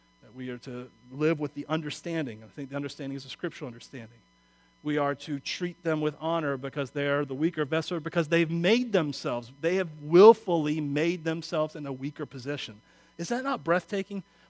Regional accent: Wauchula, Florida, United States; Sorry, I'm from Wachula.

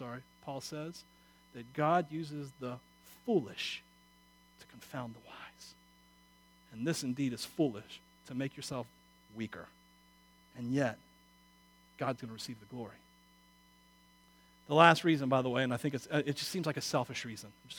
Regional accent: Wauchula, Florida, United States; Sorry, I'm from Wachula.

